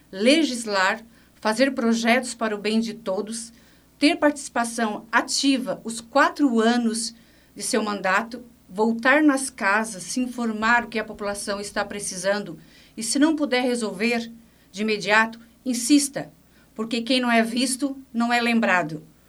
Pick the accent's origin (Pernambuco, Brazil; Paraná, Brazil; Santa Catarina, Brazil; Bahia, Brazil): Santa Catarina, Brazil; Lauro Müller; Moro no Guatá e sou natural de Lauro Miller, tenho 4 filhos e 3 netos